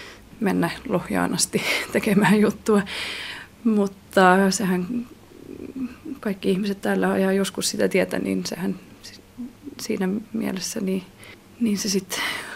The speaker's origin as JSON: {"language": "Finnish", "region": "Southwest Finland", "country": "Finland", "tie": "born or raised there", "said": "kun istuu itse täällä Turussa, vaikka mä itse olen saaristosta kotoisin"}